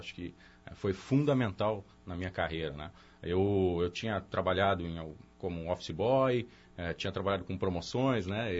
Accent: Campinas, São Paulo, Brazil; Eu sou nascido e criado aqui em Campinas. Então, é minha cidade natal e a cidade que eu vivi durante 5 anos e meio entre Cosmópolis, aqui pertinho também.

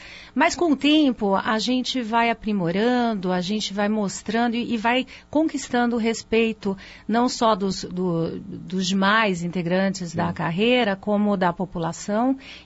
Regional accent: São Paulo, Brazil; born there; Eu nasci em São Paulo.

